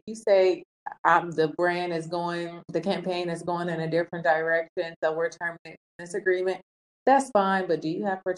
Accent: California, United States; I'm a rapper, number one. I'm from the Bay.

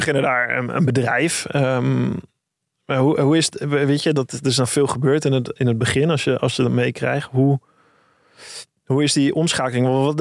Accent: Austria; Ja, ik kom van de boerderij uit Oostenrijk. Bij ons praten ze zo in het oosten.

